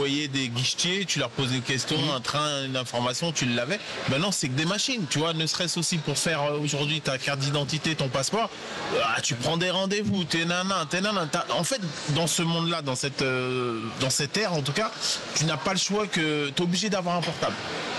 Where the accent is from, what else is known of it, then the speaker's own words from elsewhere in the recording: Paris, Île-de-France, France; also born or lived in Goussainville; je viens de Paris, à la base moi je viens du 17e arrondissement, Porte d'Anière. Donc j'ai vécu là-bas très longtemps. Et donc mes parents, ils ont fait construire après à Goussainville, dans le 95, pareil.